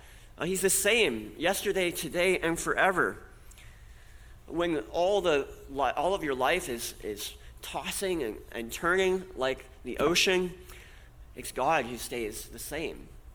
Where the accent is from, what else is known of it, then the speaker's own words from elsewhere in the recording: North Dakota, United States; It's like where I grew up in North Dakota in the wintertime when you would breathe and it would be just a mist